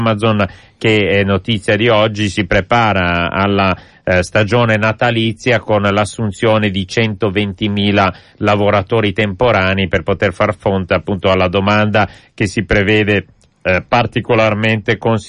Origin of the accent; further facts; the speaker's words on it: Milan, Lombardy, Italy; born there; A Milano.